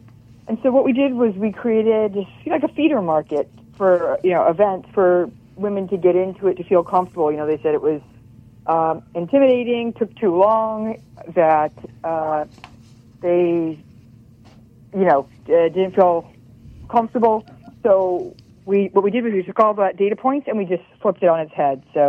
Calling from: West Palm Beach, Florida, United States; I am calling in from Florida, West Palm Beach, Florida.

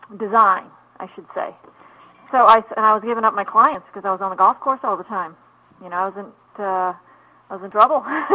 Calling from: Boston, Massachusetts, United States; I am calling in from the Boston area, so quite a ways from Hawaii.

